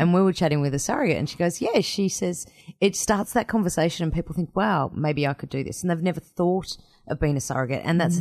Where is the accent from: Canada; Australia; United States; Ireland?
Australia; Can I ask something that might embarrass us as Australians?